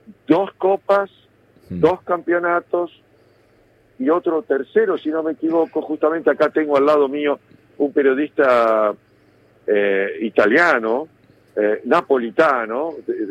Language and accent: Spanish; Argentina